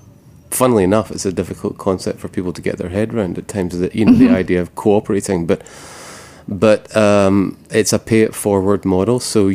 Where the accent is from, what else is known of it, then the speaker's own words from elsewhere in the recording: United States; now in New York, United States; I think where I come from and where many people come from, you know, in small towns across America